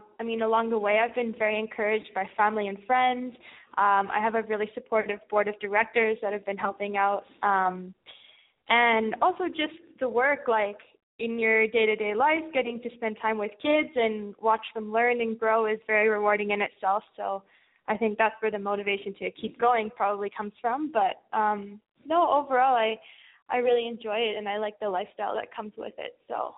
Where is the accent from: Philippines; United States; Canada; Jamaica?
Canada; North Vancouver, British Columbia; I'm originally from North Vancouver, British Columbia.